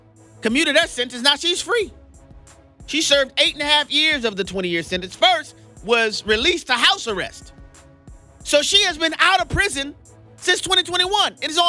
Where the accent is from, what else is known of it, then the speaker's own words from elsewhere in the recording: New Orleans, Louisiana, United States; what happened in my hometown in New Orleans, Louisiana is an egregious terrorist attack.